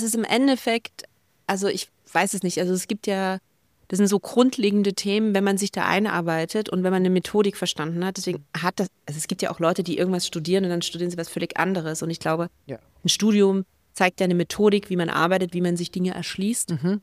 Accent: Dresden, Saxony, Germany; Genau, ich bin ja aus Dresden, in Sachsen.

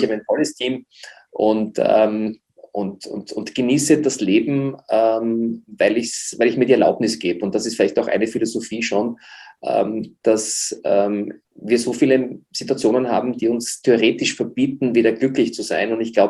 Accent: Vienna, Austria; Also ich bin ein waschechter Wiener mit einem Vater, der aus Polen kam. Meine Mutter kam aus dem Burgenland, ein kleines Bundesland bei uns, und so ein Mischmasch

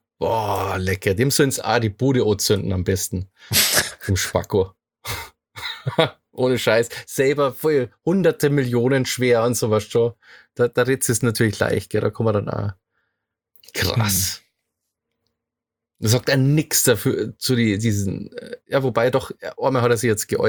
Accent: Bavaria, Germany; Jetzt muss ich mir auch wieder schammern, ja. So als Bayer.

